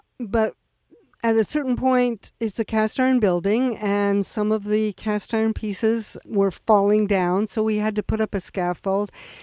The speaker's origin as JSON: {"language": "English", "town": "New York City", "region": "New York", "country": "United States", "said": "like the Statue of Liberty, which, like you, I, as a New Yorker, I've never been to the Statue of Liberty."}